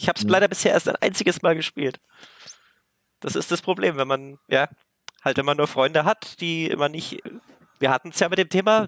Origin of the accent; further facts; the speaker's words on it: Bavaria, Germany; Wir sind aus der Nähe von Bamberg, ja.